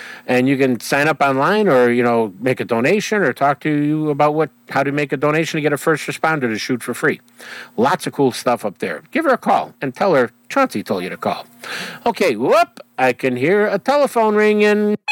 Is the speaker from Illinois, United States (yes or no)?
yes; Chicago, Illinois, United States; I'm trying to talk like I'm from the South, but I'm from the South Side of Chicago.